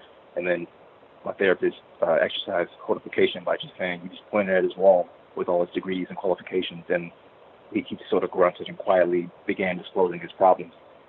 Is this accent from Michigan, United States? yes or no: yes; Michigan, United States